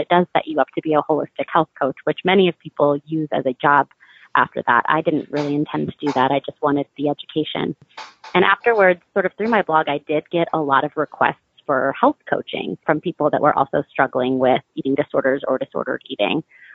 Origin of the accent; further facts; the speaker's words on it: St. Louis, Missouri, United States; So I grew up in St. Louis, Missouri, which is where I am now.